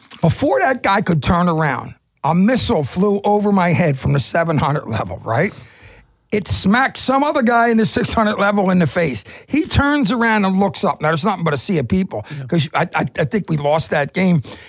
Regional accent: Philadelphia, Pennsylvania, United States; Well, let me just say this, and we're all from Philly, so if you got a problem with it, I'll meet you outside.

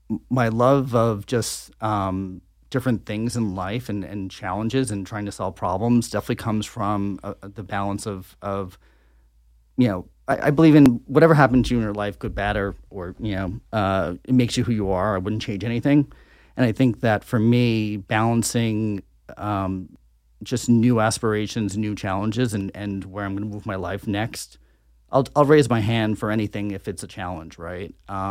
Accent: New York, United States; So I'm from Long Island thereafter.

